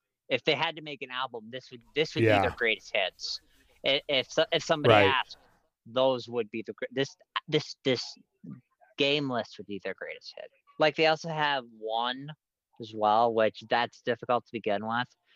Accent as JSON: {"language": "English", "region": "Minnesota", "country": "United States", "said": "I get stuck being a Vikings fan because I'm from Minnesota, and I get flack."}